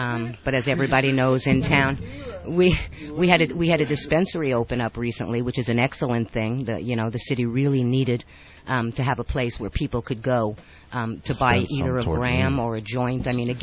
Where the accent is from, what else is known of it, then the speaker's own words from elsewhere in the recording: Bronx, New York, United States; I come from the South Bronx, so I come from no money.